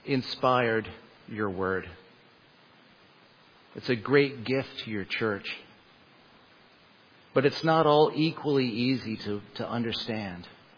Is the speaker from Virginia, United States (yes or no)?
yes; Lynchburg, Virginia, United States; But I remember growing up in Lynchburg, Virginia, that something very strange happened on Sundays.